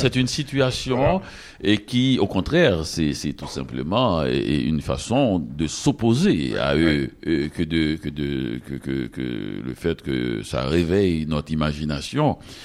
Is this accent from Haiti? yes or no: yes; Haiti; précisément, je suis haïtien